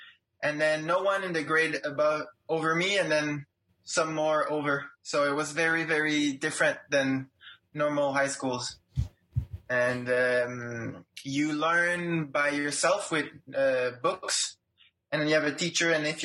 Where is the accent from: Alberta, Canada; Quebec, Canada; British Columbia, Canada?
Quebec, Canada; I mean, actually, it wasn't my first choice. Like every good Quebecois kids, I was in a hockey l